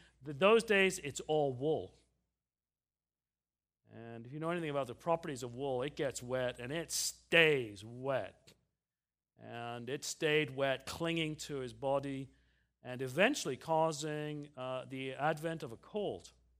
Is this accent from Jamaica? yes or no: no; England, United Kingdom; I grew up in England